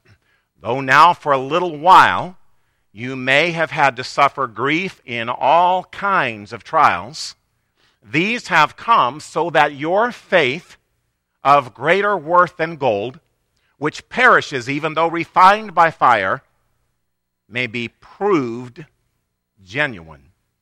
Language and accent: English; Missouri, United States; Because I'm from Missouri.